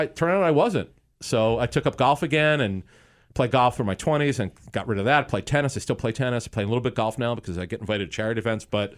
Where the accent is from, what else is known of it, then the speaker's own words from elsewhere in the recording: Philadelphia, Pennsylvania, United States; as a kid growing up in Philly, in the Philadelphia area